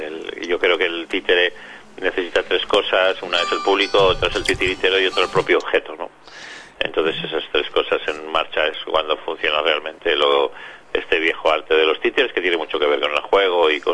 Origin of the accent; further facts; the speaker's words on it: Binéfar, Aragon, Spain; tanto Pilar como yo somos de Binéfar y aquí estamos, hoy nos toca aquí, en casa.